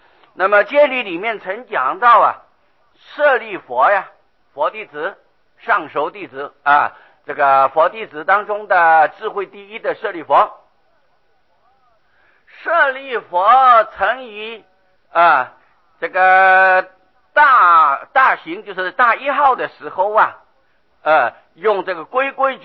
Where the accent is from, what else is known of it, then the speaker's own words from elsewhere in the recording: Shitoushan, Miaoli County, Taiwan; 狮头山啊，我从小住在狮头山。